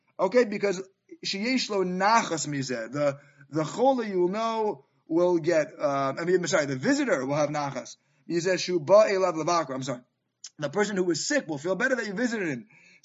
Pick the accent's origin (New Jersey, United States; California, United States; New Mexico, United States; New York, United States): New York, United States; Queens; I remember growing up in the Young Israel Jamaica States community in Queens